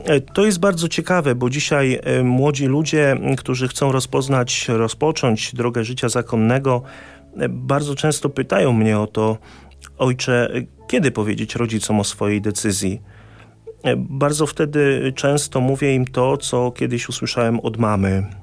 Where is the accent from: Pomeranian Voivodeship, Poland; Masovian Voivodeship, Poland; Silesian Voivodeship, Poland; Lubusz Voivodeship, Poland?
Pomeranian Voivodeship, Poland; Sycewice; księża Salezjanie z parafii Sycewice koło Słupska. To są moje rodzinne strony.